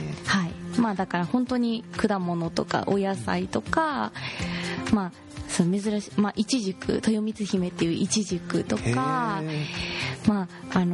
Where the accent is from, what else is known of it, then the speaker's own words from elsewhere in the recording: Fukuoka, Japan; バリバリ福岡、